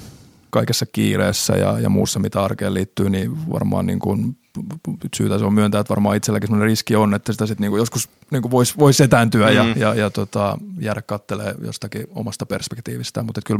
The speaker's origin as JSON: {"language": "Finnish", "town": "Pori", "region": "Satakunta", "country": "Finland", "tie": "born or raised there", "lives_now": "Helsinki, Finland", "said": "vaikka nyt olen Helsingissä pitkään asunut, niin Porista alkujaan kotoisin ja saanut itse pikkupoikana pyöriä Porijatsissa ja konserteissa"}